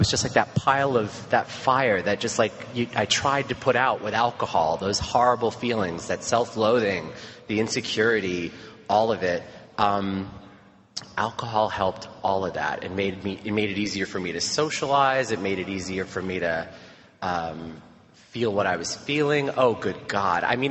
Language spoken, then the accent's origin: English; Brooklyn, New York, United States; So I grew up in Brooklyn. I grew up in Sheepshead Bay, Brooklyn.